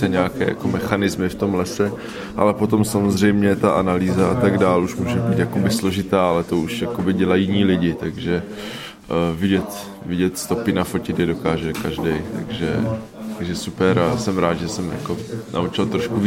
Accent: Olomouc, Olomouc Region, Czechia; now in Prague, Czech Republic; přijel jsem z Prahy, ale původem jsem z Olomouce.

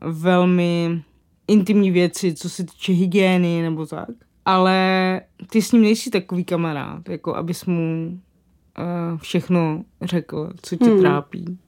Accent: Moravany, South Moravian Region, Czechia; já pocházím z Moravan u Kyjova, což je na Slovácku. A tam je ta víra docela hluboce zakořeněná, bych řekla.

